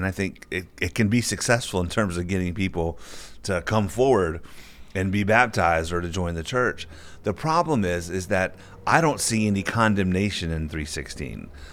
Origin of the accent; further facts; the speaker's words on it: Bible Belt, United States; I grew up deep in the Bible Belt. You know, you grew up on the West Coast, but I grew up in the Bible Belt, and all throughout my childhood and teen years